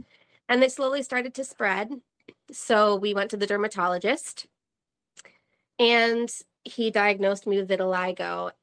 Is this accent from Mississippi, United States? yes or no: no; Vermont, United States; I'm from Vermont. And as some of you may know, Vermont, one, has more cows than people.